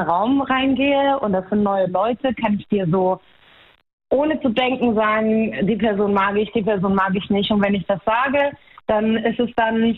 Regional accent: Baumholder, Rhineland-Palatinate, Germany; Ich bin aus der Pfalz, aus Baumholder.

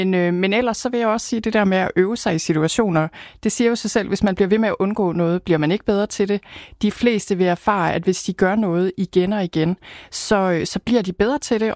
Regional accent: North Denmark Region, Denmark; Altså nu er jeg fra Thy, hvor folk ikke er så højt råbende nødvendigvis.

